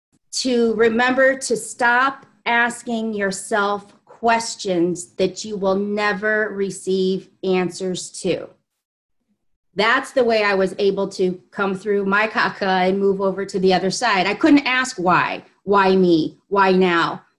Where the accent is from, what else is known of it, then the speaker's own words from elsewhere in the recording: Indiana, United States; Like you said, I'm from Indiana. So I'm a northerner.